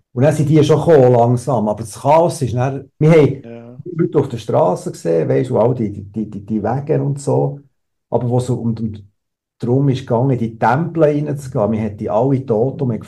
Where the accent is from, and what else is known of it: Switzerland